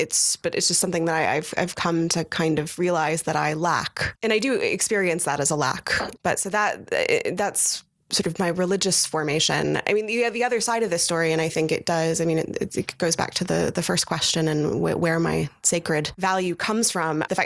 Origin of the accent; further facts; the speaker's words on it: United States; I was so fortunate to have growing up in the United States was a profound sense of, how lucky I was to be where I was